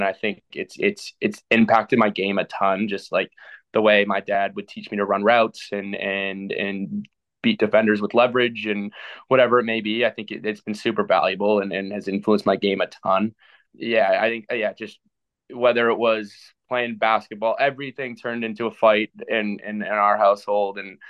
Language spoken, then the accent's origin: English; Canada; we grew up in Canada, not as many kids play football as they do in the States.